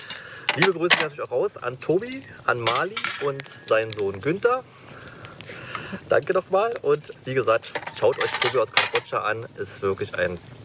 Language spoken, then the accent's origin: German; Berlin, Germany; Wir waren eigentlich, wie man es vielleicht hört, eigentlich sind wir aus Berlin.